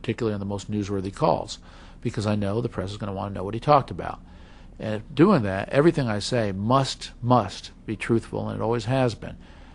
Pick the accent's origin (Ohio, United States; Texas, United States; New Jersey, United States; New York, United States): New York, United States; I grew up in a teeny town of 4,000 people in Westchester County, New York. And I love my hometown.